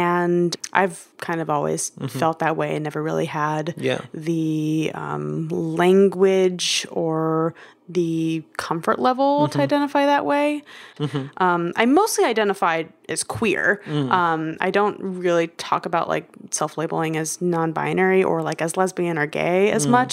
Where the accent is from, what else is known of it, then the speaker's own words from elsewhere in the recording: New York, United States; I'm a New Yorker.